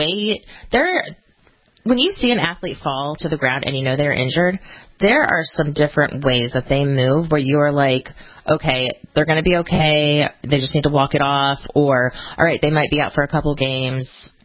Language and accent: English; Cleveland, Ohio, United States; And, of course, I'm from Cleveland. I'm a Browns fan